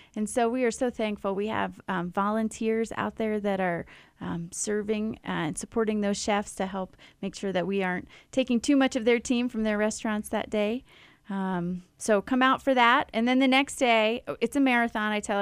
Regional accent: Philadelphia, Pennsylvania, United States; I'm also from Philadelphia, but we've had the family farmhouse since 1821, if you can believe that.

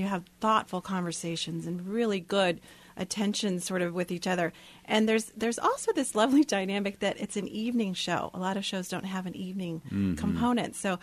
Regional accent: Florida, United States; I'm from Florida. So it was a long way to come

